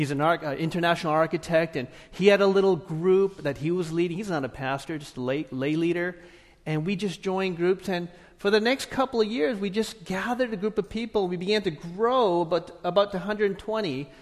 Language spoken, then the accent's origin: English; Canada; now in Los Angeles, United States; I'm from Canada, a small town in Canada, so I'm not used to this stuff, this big city life.